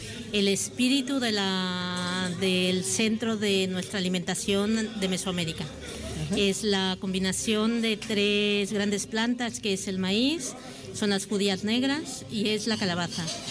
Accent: Mexico; moved away; yo hace 24 años que vine de México, vine a este barrio

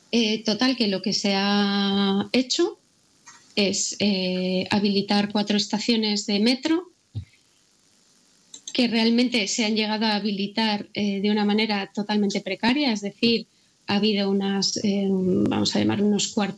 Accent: León, Castile and León, Spain; now in Madrid, Spain; para las personas como yo, que soy de León y estoy acostumbrada al frío y a la nieve

